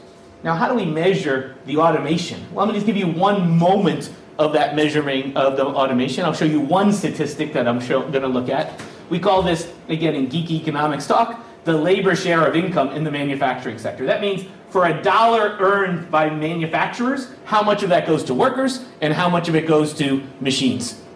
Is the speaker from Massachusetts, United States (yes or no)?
no; Chicago, Illinois, United States; I'm from Chicago. There's a Chicago commuting zone.